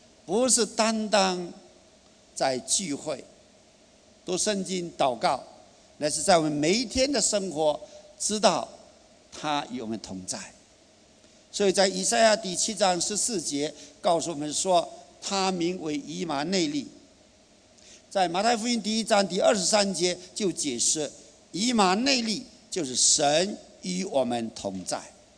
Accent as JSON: {"language": "Chinese", "country": "China", "said": "但是我们中国人都知道人死了灵魂还在"}